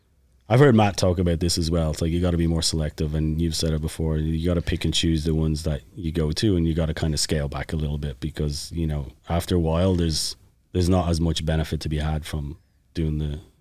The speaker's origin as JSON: {"language": "English", "country": "Ireland", "said": "Like I have a Canadian passport. I'm obviously Irish. I have a work visa for the US."}